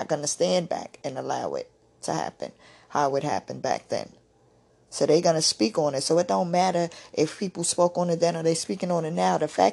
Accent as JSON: {"language": "English", "town": "Harlem", "region": "New York", "country": "United States", "said": "First of all, like, I'm from Harlem. This incident happened when I was 1."}